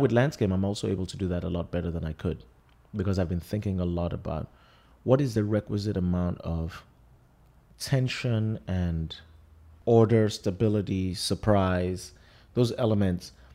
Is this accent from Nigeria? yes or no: yes; Lagos, Nigeria; now in New York, United States; You know, I grew up in Lagos. I live in New York.